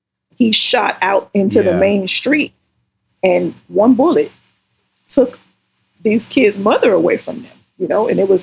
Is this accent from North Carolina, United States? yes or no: no; Opa-locka, Florida, United States; So if you know anything about Miami, Florida, I grew up in Opa-locka, and I lived there until I was an adult, a young adult, and a mom.